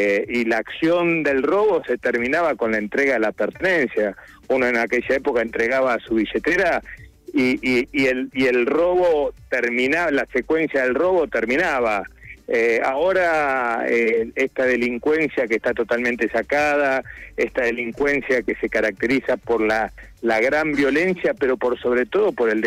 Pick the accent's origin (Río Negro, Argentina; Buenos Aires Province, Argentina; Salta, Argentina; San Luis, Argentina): Buenos Aires Province, Argentina; Capilla del Señor; Yo cuando era chico vivía en Capilla del Señor, en el kilómetro 80 de la ruta 8.